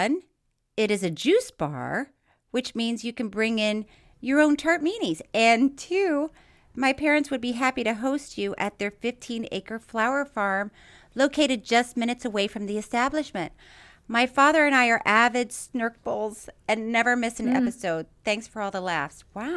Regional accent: Dubuque, Iowa, United States; There is an adult entertainment club just outside of my hometown in Dubuque, Iowa, called Shakers.

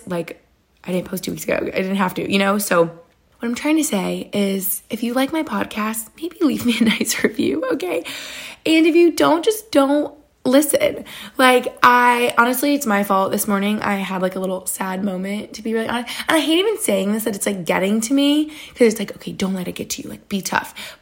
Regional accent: New York, United States; I'm biased because I'm from New York State where you have like all the seasons.

